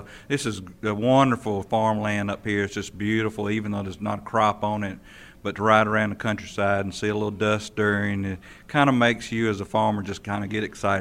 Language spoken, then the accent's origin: English; Georgia, United States; Sure, I come from Georgia, northeastern part of Georgia, and I spent a lifetime dairying.